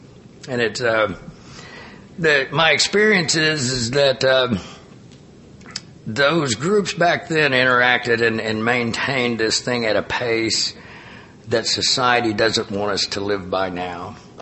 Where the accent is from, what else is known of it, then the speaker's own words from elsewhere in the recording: Tulsa, Oklahoma, United States; I'm just going to use my hometown, Tulsa, Oklahoma